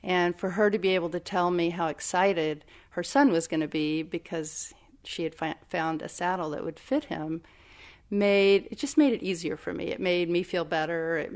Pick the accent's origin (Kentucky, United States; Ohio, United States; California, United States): Kentucky, United States; born or raised there